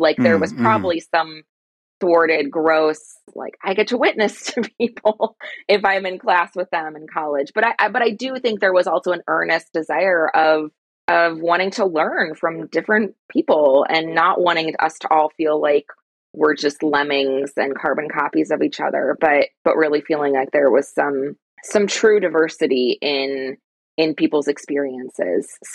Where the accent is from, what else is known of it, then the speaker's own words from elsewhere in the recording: Illinois, United States; I grew up outside of Chicago. My parents are from Iowa and moved to the city when my dad started working downtown, but you know, they stayed comfortably distance, a train ride away in the suburbs